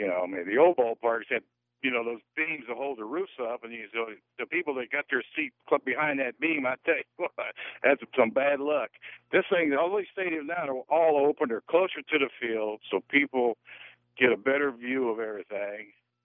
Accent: Pittsburgh, Pennsylvania, United States; born there; Even though I was born in Pittsburgh, you know, outside of Pittsburgh.

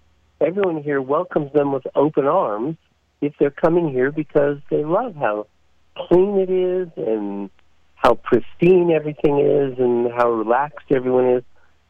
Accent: Los Angeles, California, United States; now in Reno, United States; No, I'm from Los Angeles originally, but I live in Reno now.

